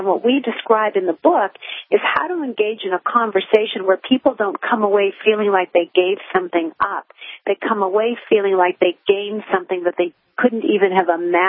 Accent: California, United States; we're ordinary citizens. We're from California

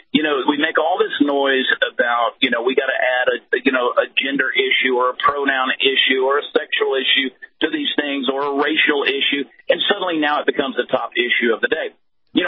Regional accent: the South, United States; Look, I'm from the South. I wear a cowboy hat.

